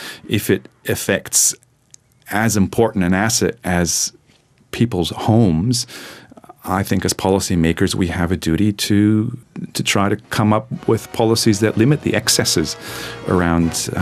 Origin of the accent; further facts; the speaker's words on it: Germany; I'm from Germany